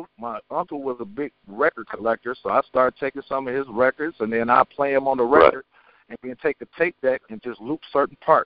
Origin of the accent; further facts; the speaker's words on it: Detroit, Michigan, United States; I grew up in Detroit, Michigan. I started rapping about 10 years old.